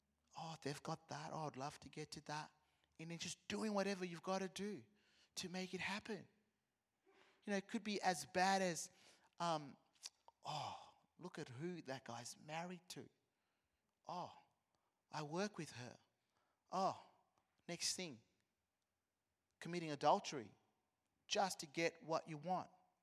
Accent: Zimbabwe; I'm like, man, I'm from Zimbabwe. I respect my elders.

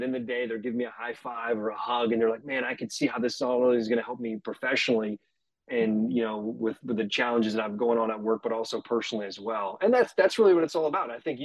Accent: Tampa, Florida, United States; So I am from Tampa, Florida. That's where I currently live.

